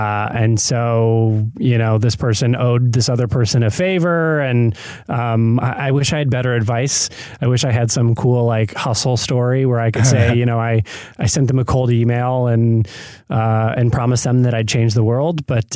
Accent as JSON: {"language": "English", "region": "Michigan", "country": "United States", "tie": "born or raised there", "also_born_or_lived": "New York", "lives_now": "Los Angeles, United States", "said": "Growing up in Michigan and then spending some years in New York, I was ready for the sunshine. So I came out here to Los Angeles on a job and apartment hunt"}